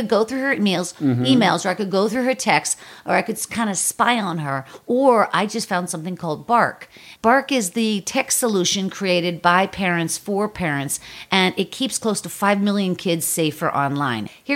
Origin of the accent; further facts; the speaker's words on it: Pittsburgh, Pennsylvania, United States; now in Los Angeles, United States; And that kind of cracks me up because, like, I'm from Pittsburgh. My whole family's from back east.